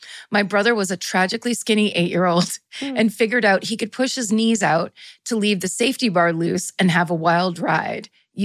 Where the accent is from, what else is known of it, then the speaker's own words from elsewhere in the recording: Texas, United States; I grew up outside of Fort Worth, Texas.